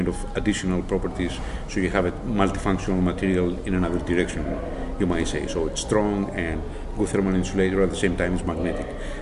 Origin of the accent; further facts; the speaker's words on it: Greece; English is a second language; moved away as an adult; also born or lived in Athens; now in United States; Originally from Greece. Been on this side of the pond for 28 years, but you never get rid of the accent.